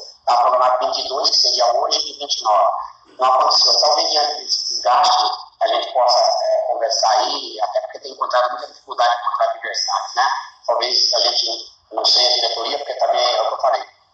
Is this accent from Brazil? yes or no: yes; Brazil; torcendo para o Flamengo, porque sou brasileiro